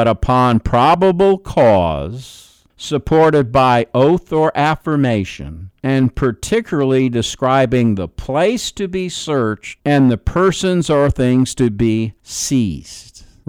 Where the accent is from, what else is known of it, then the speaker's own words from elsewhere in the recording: New York City, New York, United States; And I'm from New York City, and I've been in at least one of those towers.